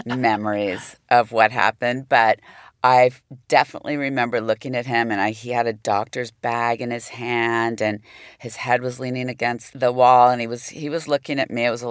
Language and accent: English; California, United States; So I grew up in California. I had sun damage. I was on the beach almost my entire life, or a tennis court